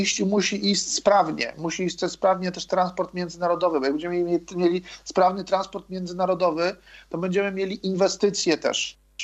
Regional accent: Lower Silesian Voivodeship, Poland; born there; Ja się urodziłem w województwie dolnośląskim

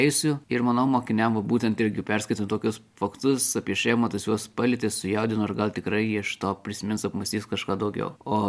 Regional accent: Marijampolė, Marijampolė County, Lithuania; Esu iš Marijampolės.

